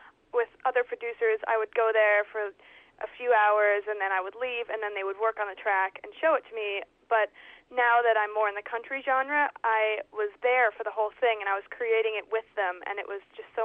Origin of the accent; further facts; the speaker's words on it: Pleasantville, United States; I am from Pleasantville, yes.